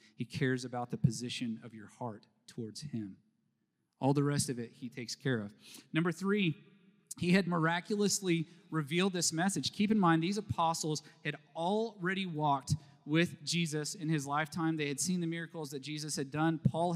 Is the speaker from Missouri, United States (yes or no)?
no; Texas, United States; But down where I grew up in North Texas, all the lakes take on this color, and it's gross.